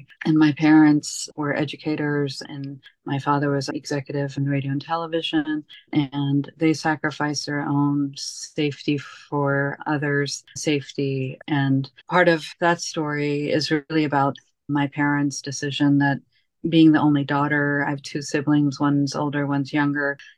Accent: Silver Spring, Maryland, United States; And growing up in Silver Spring and being exposed to Washington, D.C. culture and Smithsonian's and Howard University and HBCUs

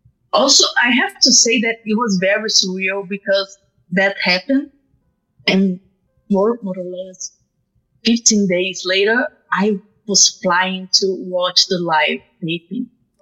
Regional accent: Brazil; I was like screaming a lot that I was from Brazil.

